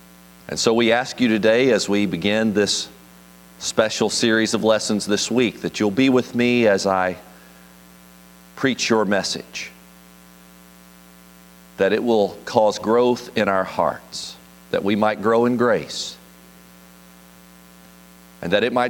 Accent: Indiana, United States; Now, I must tell you that growing up in Indiana and being a Kentucky fan is a very painful experience.

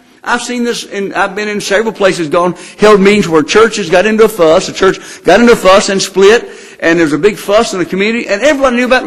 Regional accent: Louisville, Kentucky, United States; My wife and I we grew up in Louisville, Kentucky, and spent a lot of our time down here when we were teenagers.

